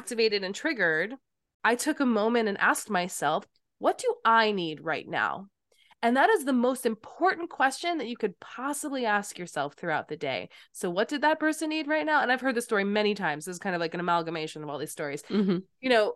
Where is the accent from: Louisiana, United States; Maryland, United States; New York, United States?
New York, United States; Hewlett; So I grew up in Hewlett. I went to Hewlet